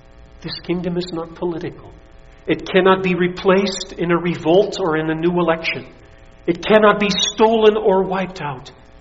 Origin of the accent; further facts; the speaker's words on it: United States; because the United States of America, and I say this as an American, gets the stone too